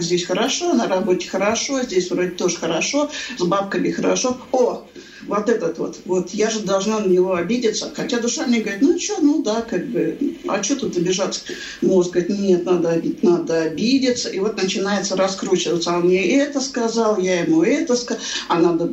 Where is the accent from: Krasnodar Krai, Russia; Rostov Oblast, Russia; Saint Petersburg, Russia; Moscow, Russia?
Saint Petersburg, Russia; я из Петербурга